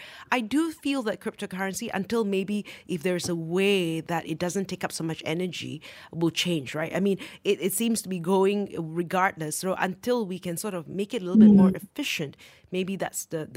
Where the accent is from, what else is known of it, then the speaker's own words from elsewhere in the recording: Sarawak, Malaysia; So, I am from Sarawak, and these stories are quite common, unfortunately, right?